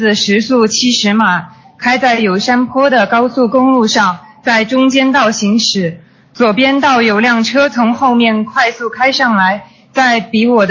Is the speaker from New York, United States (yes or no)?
yes; New York, United States; 我是来自美国纽约的